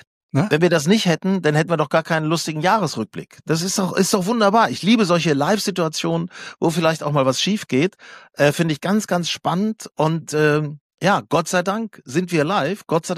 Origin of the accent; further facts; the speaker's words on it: Germany; als Tourist, als Deutscher auf Mallorca